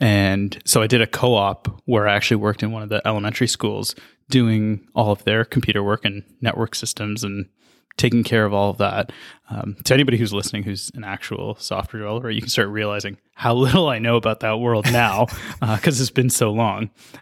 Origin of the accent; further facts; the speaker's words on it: Mississauga, Ontario, Canada; also born or lived in Etobicoke; So I grew up in Mississauga and Etobicoke. So I did elementary school and stuff in Etobicoke and then moved to Mississauga for grade 6 and onwards.